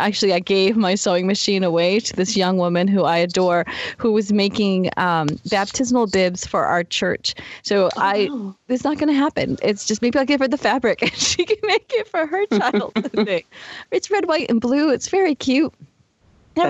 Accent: Boston, Massachusetts, United States; And Martha is really hard for me to say because I'm from Boston.

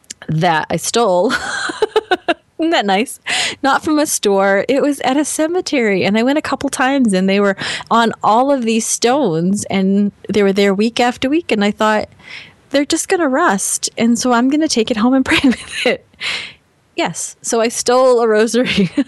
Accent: Boston, Massachusetts, United States; I'm from Boston. It's a barrier.

